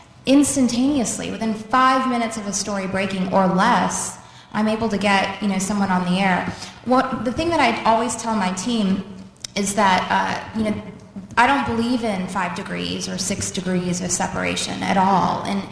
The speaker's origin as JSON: {"language": "English", "country": "United States", "said": "one of the best and most significant things that we could do as Muslim American women"}